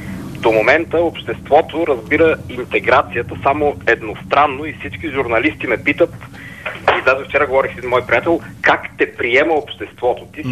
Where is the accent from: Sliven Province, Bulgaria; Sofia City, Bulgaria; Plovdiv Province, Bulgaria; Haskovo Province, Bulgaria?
Sofia City, Bulgaria; Sofia; от София съм.